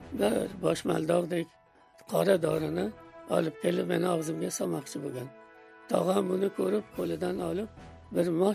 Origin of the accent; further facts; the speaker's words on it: Andijan, Andijan Region, Uzbekistan; born there; moved away; Andijon shahrida tug'ilganman va 1930 yilda O'zbekistondan chet mamlakatlariga muhojir bo'lib chiqqanmiz.